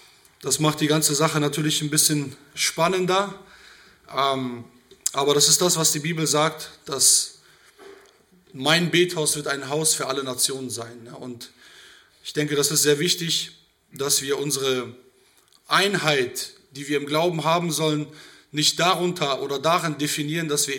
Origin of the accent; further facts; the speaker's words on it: Soltau, Lower Saxony, Germany; Wir kommen aus Soltau.